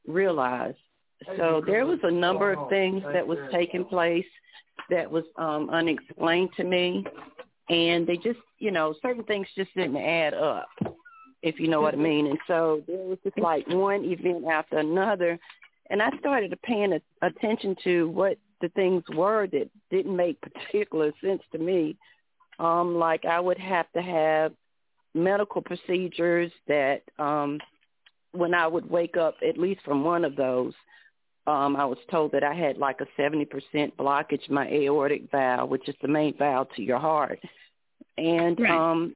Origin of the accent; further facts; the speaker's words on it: Winston-Salem, North Carolina, United States; I'm from Winston-Salem, North Carolina, but I was just going to listen in for now.